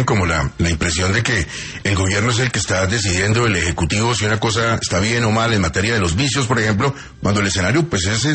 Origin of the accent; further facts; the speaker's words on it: Colombia; todos somos colombianos de a pie